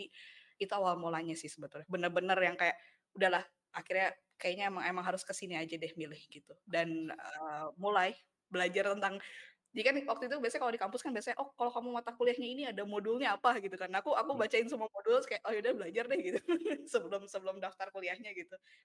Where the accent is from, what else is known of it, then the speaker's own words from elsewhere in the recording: Purwakarta, West Java, Indonesia; kebetulan kan aku tuh asalnya dari Purwakarta nih.